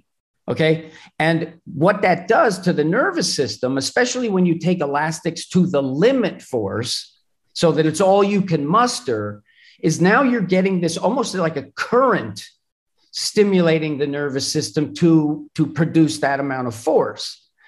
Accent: Madison, New Jersey, United States; Madison, New Jersey was sort of, when I was coming up, it was really known as a tough, principally Italian town.

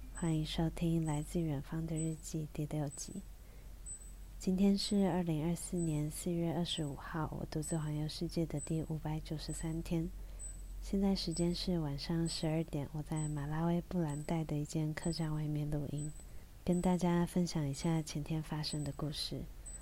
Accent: Taiwan; 他们一听到我来自台湾后

